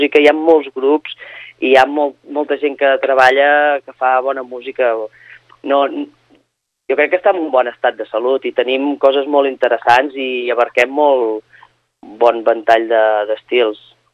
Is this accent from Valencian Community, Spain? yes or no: no; Catalonia, Spain; Jo, perquè soc d'Osona, i sé que aquí hi ha molt caliu, hi ha molta vidilla musical